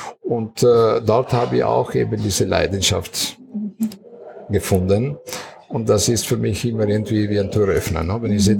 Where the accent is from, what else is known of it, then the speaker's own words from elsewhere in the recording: Trieste, Friuli-Venezia Giulia, Italy; weil ich komme aus Triest und damit Kaffee